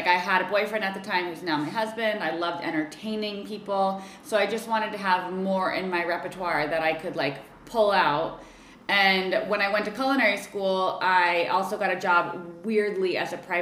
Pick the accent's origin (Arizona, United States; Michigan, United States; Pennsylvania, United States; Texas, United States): Arizona, United States; Tucson; moved away as an adult; now in San Francisco, United States; Yeah, I grew up in Tucson, Arizona, eating like all the Southwestern food and like heading down to Mexico every chance I could get. And for college, I moved up to San Francisco, and now I'm never leaving.